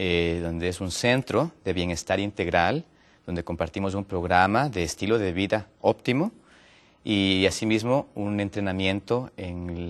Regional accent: Ecuador; yo vengo de Ecuador, allá en Sudamérica, un país muy bonito.

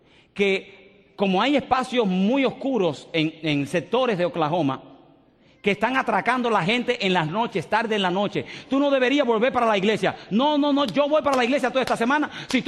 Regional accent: Dominican Republic; En mi iglesia, donde me crié, en República Dominicana

